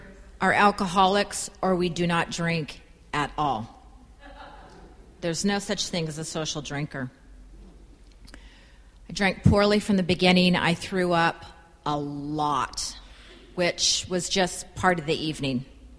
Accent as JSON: {"language": "English", "town": "San Bernardino", "region": "California", "country": "United States", "said": "I'm an Eskimo from San Bernardino, northern San Bernardino. It's a little cooler there. There are not a lot of Eskimos from San Bernardino."}